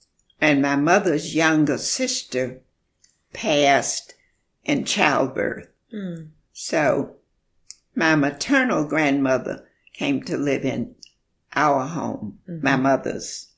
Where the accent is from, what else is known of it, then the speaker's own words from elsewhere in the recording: Montgomery, Alabama, United States; born there; I was born in Montgomery, Alabama in 1930.